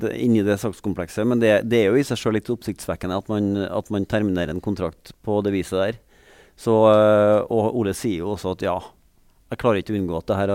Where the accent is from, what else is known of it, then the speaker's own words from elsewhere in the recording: Trøndelag, Norway; Ja, og det synes jeg som trønder litt synd.